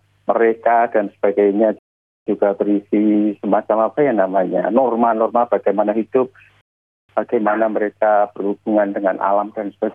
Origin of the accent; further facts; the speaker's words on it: Java, Indonesia; saya asli Jawa